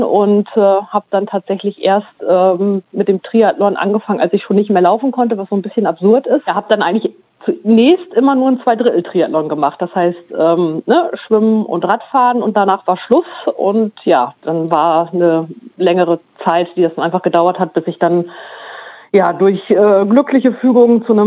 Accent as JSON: {"language": "German", "town": "Löningen", "region": "Lower Saxony", "country": "Germany", "tie": "born or raised there", "said": "ich komme gebürtig aus Löning"}